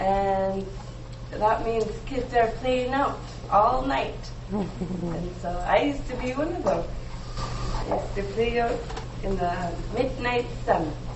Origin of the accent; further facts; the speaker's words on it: Sanikiluaq, Nunavut, Canada; So, I grew up in Sanikiluak, Nunavut. It's a town of 1,000 people